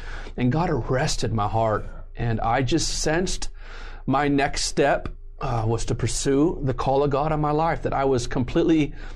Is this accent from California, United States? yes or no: yes; San Juan Capistrano, California, United States; born there; I was born in San Juan Capistrano, Orange County.